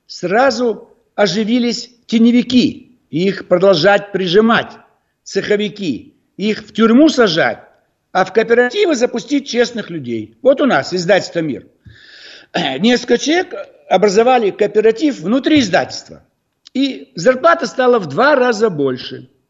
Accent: Almaty, Kazakhstan; декабрь 86 года, Алма-Ата, мой родной город.

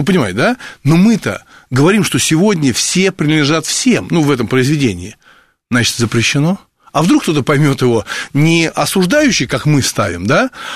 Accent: Moscow, Russia; я русский, православный, коренной москвич

